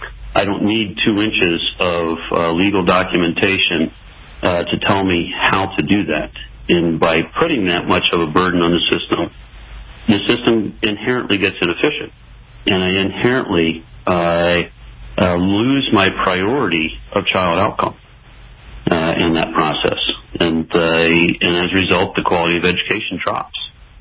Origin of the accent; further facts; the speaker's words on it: Maryland, United States; Well, you know, I grew up in Maryland, so relative to Maryland, I think in general the schools came in at a high quality, high end